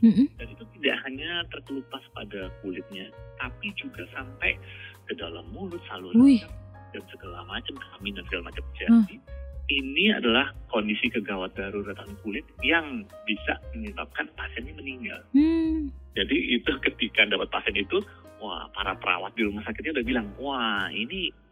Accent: Jakarta, Indonesia; now in Balikpapan, Indonesia; Kemudian saya kan aslinya dari Jakarta.

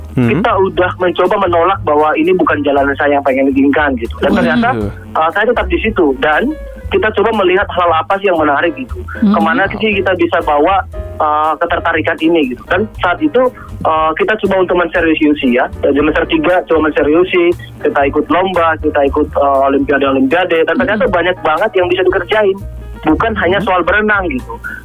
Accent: North Sumatra, Indonesia; saya lahir dan besar di Danau Toba.

